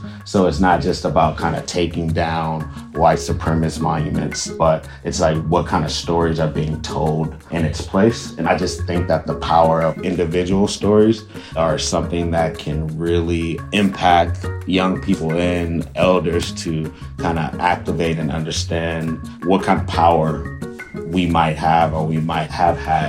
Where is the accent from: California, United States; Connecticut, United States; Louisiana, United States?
California, United States; Oakland; Well, I grew up in West Oakland. It's my first memory in my whole life, but my family has been in Oakland since about 1962, 63.